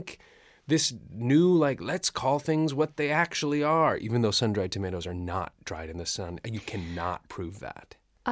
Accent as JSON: {"language": "English", "town": "Fresno", "region": "California", "country": "United States", "tie": "born or raised there", "said": "I'm from Fresno."}